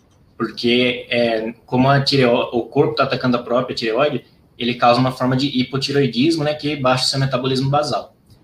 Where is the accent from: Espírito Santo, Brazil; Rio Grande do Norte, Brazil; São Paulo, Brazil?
São Paulo, Brazil; eu venho do interior de São Paulo, né? Então, foi uma transição bem drástica quando eu me mudei para cá